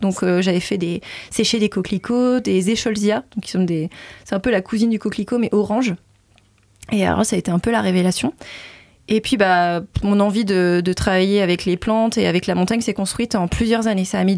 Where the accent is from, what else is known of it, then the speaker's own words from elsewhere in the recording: Centre-Val de Loire, France; Moi, je viens du Loir-et-Cher, d'une petite ville à côté de Blois. Et certes, on avait un jardin avec mes frères. On s'amusait, on se roulait dans l'herbe, etc. Mais je suis quand même assez urbaine à la base.